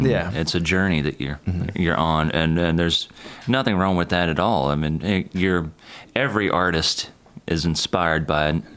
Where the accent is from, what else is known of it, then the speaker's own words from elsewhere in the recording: Texarkana, Texas, United States; I guess it was my surroundings, the environment I was in, growing up in Texarkana and East Texas.